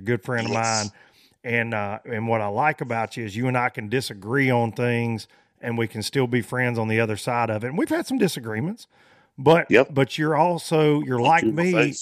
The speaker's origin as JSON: {"language": "English", "country": "United States", "said": "I'm American made. America."}